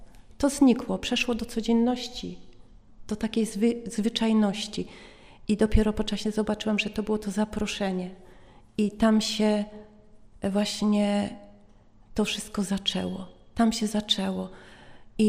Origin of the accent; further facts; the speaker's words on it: Lesser Poland, Poland; Pochodzę z wioski spod Rabki, spod górskich terenów.